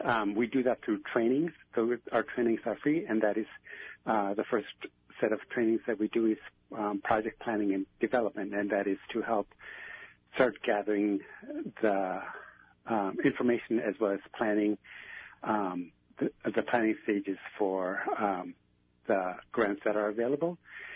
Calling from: Anchorage, Alaska, United States; I am calling from Dena'ana Land in Anchorage, Alaska.

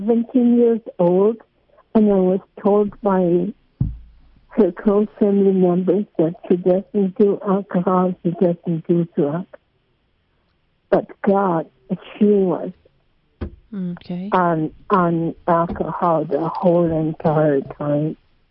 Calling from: Bethel, Alaska, United States; I was gone from Bethel from the 1st until yesterday, so like I'm totally lost about what's going on in Bethel.

